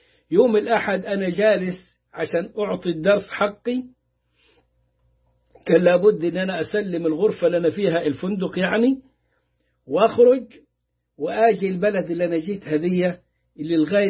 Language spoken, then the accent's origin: Arabic; Upper Egypt, Egypt; هو كده خلاص تعوده كصعايدة وفي عنطزة بقى وكبر.